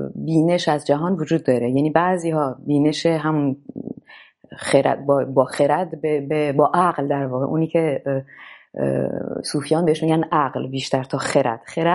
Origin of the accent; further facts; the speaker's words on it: Tehran, Tehran Province, Iran; با اینکه مادرم فرانسوی هستن، میتونم بگم که زبان مادریم فارسیه، برای اینکه در تهران تولد شدم